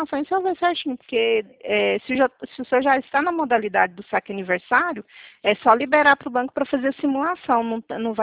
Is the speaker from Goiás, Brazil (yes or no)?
yes; Goiânia, Goiás, Brazil; Eu sou de Goiânia. A gente está ligando da central de Goiânia.